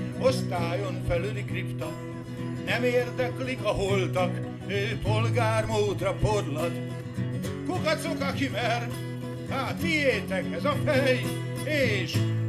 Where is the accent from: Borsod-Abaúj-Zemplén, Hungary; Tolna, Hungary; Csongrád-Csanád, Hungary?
Csongrád-Csanád, Hungary; Szeged; born there; Akkor most egy olyan dal, ami ott született, ahol én születtem. Szegeden.